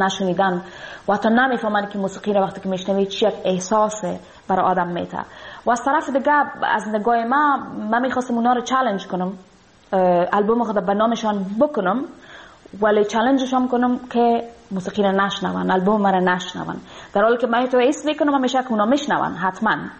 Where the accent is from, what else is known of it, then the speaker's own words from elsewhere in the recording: Afghanistan; moved away; یک رشته بسیار عمیق امرای افغانستان موطن ما و امرای مردم ما دارم و برای من بسیار سخت تمام میشه که دیگه نمیتونم به افغانستان برم، دور از افغانستان هستم،